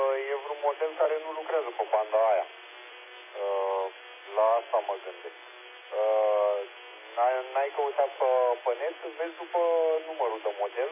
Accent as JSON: {"language": "Romanian", "town": "Pitești", "region": "Argeș", "country": "Romania", "tie": "born there", "said": "Deloc sunt în Pitești, mi-a scut aici. Din Prundul, mă."}